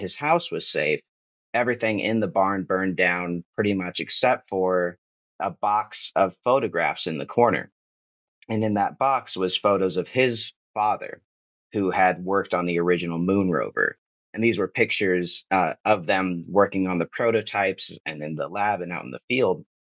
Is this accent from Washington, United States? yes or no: no; Ventura, California, United States; And it took me back to this moment in 2017 when my hometown caught fire during the Thomas Fire. At the time, it was the largest in California history.